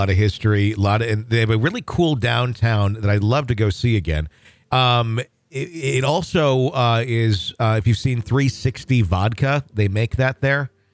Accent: Aberdeen, Washington, United States; born there; I was born in Aberdeen, Washington." Yes, I know … or I knew … And at one point we lived in a haunted house on Hoquiam River that we called Windowtopia.

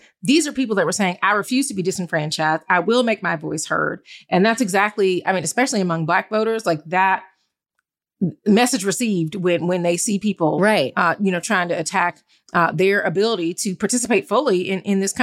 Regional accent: Georgia, United States; over and over and over and over again in my home state, that had been rebuked, that had been negated, that had been disproven. And yet, you know, here we still are, Georgia obviously still very much on his mind

